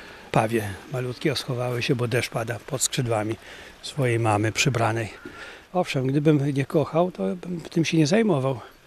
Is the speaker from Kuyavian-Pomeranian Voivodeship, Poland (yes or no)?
no; Tyszowce, Lublin Voivodeship, Poland; bo ja pochodzę z Tyszowiec. Jako dzieciak pamiętam